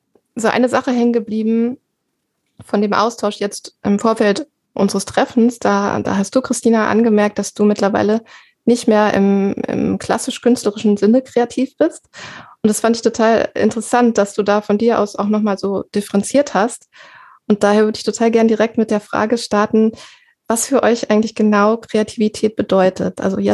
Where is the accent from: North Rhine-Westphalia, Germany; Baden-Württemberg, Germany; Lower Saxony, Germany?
North Rhine-Westphalia, Germany; Wir kommen alle drei aus der Soester Börde, wie man vielleicht schon an der Sprachfärbung erkennen kann, wenn man die Soester Börde kennt.